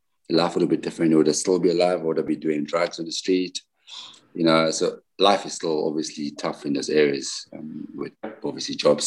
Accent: Johannesburg, Gauteng, South Africa; I was born in Johannesburg. I stayed there.

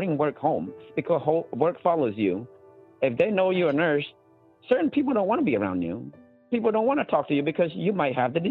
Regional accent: Cambodia; like especially our country, Cambodia, Khmer, it's very

